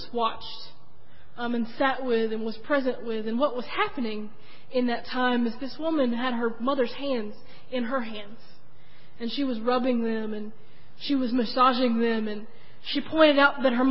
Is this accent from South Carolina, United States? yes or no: yes; Monks Corner, South Carolina, United States; I grew up in Monk's Corner